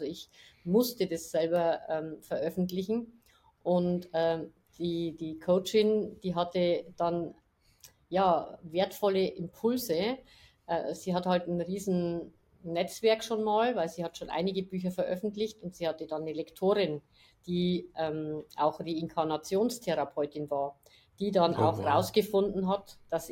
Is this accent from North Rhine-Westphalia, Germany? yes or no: no; Bavaria, Germany; ja, ich bin aus der Oberpfalz, also aus Bayern, aus der Oberpfalz.